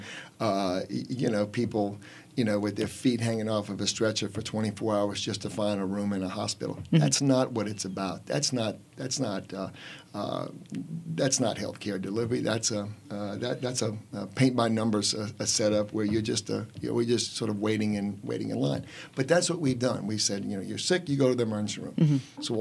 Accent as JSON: {"language": "English", "town": "Lafayette", "country": "United States", "tie": "born or raised there", "said": "Growing up in Lafayette, you know, as mm-hmm."}